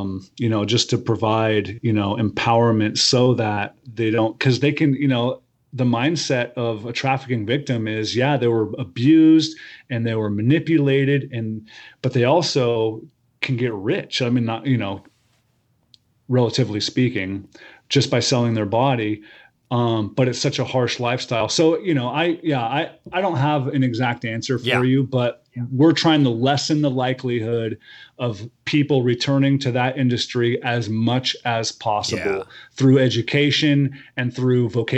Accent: Oregon, United States; I grew up on the Rogue River.

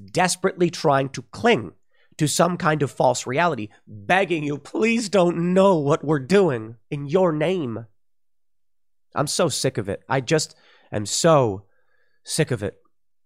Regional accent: United States; When I see the United States fighting for its interests, I say, I'm an American.

